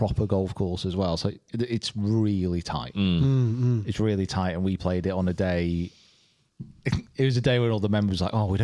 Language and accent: English; Preston, North West England, United Kingdom; Hey, listen, I'm from Preston. There's a lot I can do with drink.